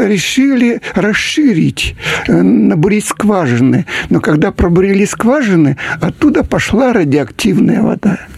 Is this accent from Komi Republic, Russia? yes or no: yes; Syktyvkar, Komi Republic, Russia; Я родился в Коми-ССР, вот, в городе Сыктывкаре. Там же, значит, закончил школу